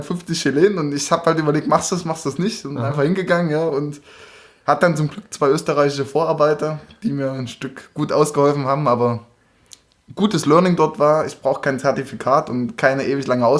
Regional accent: Leipzig, Saxony, Germany; born there; also born or lived in Australia; so bin ich dann in Leipzig geboren.

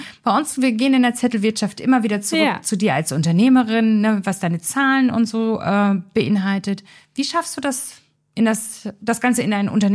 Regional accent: Berlin, Germany; Jetzt bin ich ja Berliner Schnauze und hier auch im Ruhrgebiet verankert.

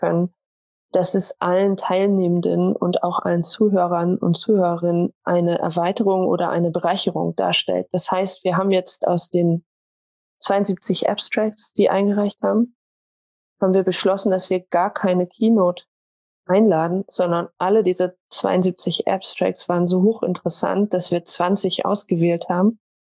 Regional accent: Berlin, Germany; Wir kommen natürlich auch aus Berlin und großen Städten.

